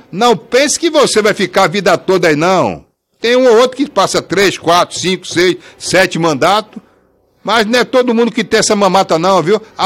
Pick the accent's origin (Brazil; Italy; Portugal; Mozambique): Brazil; Northeast Region; porque eu sou nordestino com orgulho. Tenho orgulho de ser nordestino.